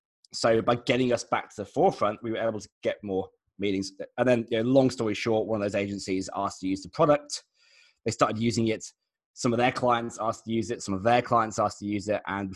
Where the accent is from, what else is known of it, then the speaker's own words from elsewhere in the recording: England, United Kingdom; now in Australia; we're based in Australia, but as you can tell, I'm English.